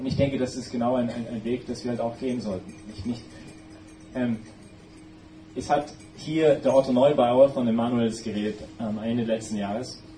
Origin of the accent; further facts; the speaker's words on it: Vancouver, British Columbia, Canada; German is a second language; ich bin Kanadier, bei uns in Vancouver